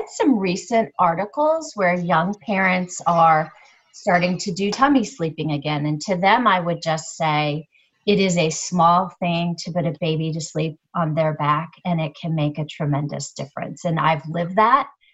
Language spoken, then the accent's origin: English; Charleston, Illinois, United States; also born or lived in Littleton, Colorado / Knoxville, Illinois; I'm originally from Illinois, Charleston, Illinois. Little rural town, that's where my parents grew up, but we moved all across the country.